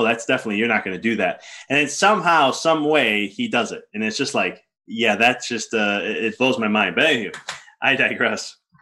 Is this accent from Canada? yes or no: no; Chicago, Illinois, United States; I may be biased because I'm from Chicago.